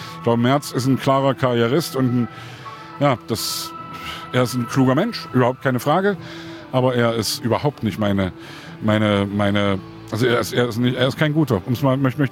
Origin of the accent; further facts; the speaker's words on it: Leipzig, Saxony, Germany; Ich komme aus Sachsen, ich komme aus Leipzig.